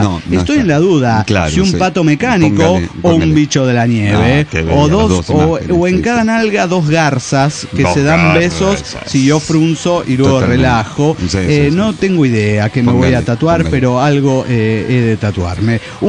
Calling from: San Luis, Argentina; de la Sierra, San Luis, Argentina.

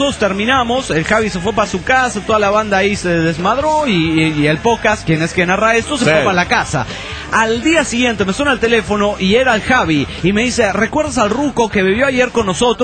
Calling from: Mexico City, Mexico; del DF mexicano.

